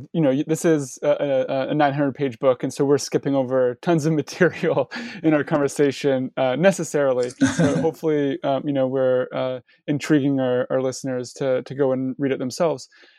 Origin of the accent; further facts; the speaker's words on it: Canada; As you already know, I'm Canadian. And so, NAFTA, and I'm also, and I was born in 89.